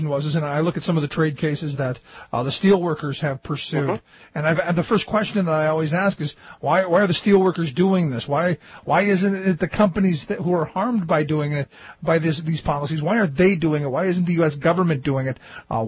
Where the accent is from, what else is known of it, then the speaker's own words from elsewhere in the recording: Cleveland, Ohio, United States; You know, I go home to Cleveland every once in a while because I grew up in Cleveland.